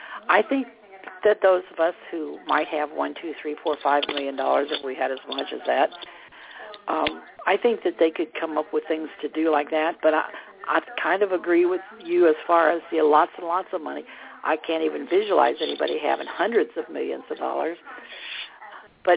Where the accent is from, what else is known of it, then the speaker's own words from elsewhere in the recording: Iowa, United States; from Iowa.